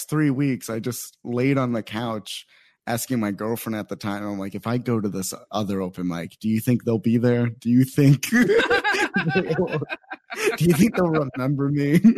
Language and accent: English; Phoenix, Arizona, United States; I'm new here. I'm from Phoenix. You know, it's hot there.